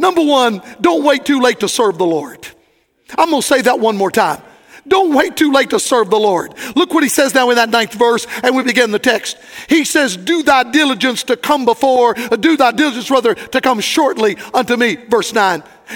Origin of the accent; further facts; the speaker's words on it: Florida, United States; I was preaching in my home state of Florida.